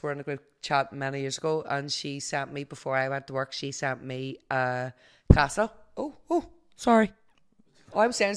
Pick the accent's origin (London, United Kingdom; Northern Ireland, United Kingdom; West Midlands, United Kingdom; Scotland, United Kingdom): Northern Ireland, United Kingdom; Lisburn; I'm 35 and I'm from Lisburn.